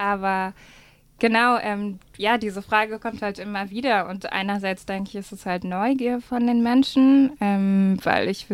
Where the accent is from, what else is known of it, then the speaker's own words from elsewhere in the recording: Berlin, Germany; born there; now in Tübingen, Germany; Genau, ich bin in Berlin geboren.